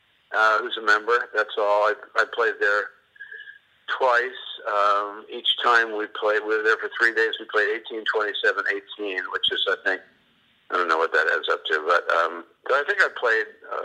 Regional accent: New York, United States; I'm from New York, so it's like 3 months or 4 months early

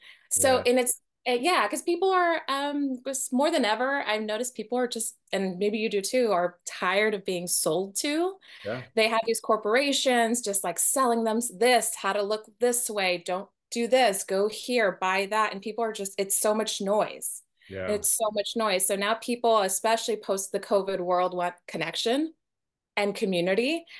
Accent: South Padre Island, Texas, United States; also born or lived in Austin; now in New York City, United States; But I'm from the Valley. I was raised in South Padre Island, and I love all things RGB. but I've been now living in New York for 8 years this month.

